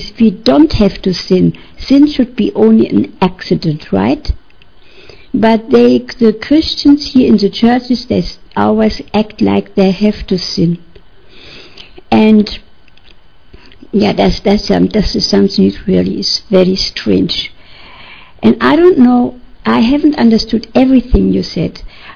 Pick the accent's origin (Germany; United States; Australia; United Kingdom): Germany; English is a second language; moved away as an adult; also born or lived in Papua New Guinea; I'm from Germany.